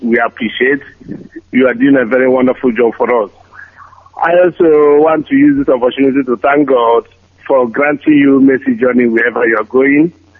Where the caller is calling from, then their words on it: Viterbo, Lazio, Italy; I'm calling from Viterbo, near Rome.